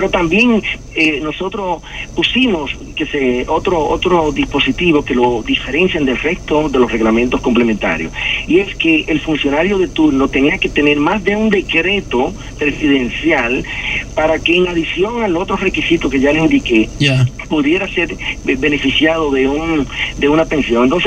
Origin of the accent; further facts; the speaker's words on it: Dominican Republic; Yo creo que soy el único dominicano que ha renunciado a un derecho de pensión.